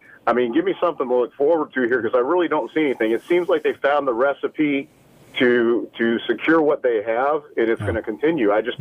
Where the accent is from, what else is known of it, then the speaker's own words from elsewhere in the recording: Buffalo, New York, United States; And I am from Buffalo, New York.